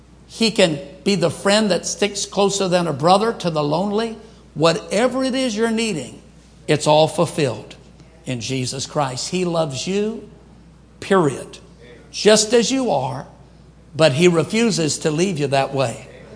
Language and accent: English; Baton Rouge, Louisiana, United States; My mother was just a country girl. We grew up in Baton Rouge, Louisiana. My dad was a sharecropper way, way, way back.